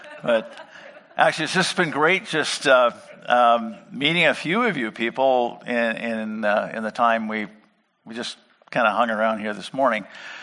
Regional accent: Alberta, Canada; My wife came from Saskatchewan. I came from Alberta.

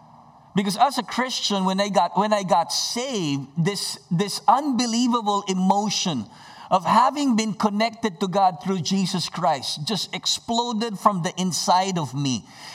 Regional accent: Philippines; I don't know about you, but as a Filipino, I love basketball.

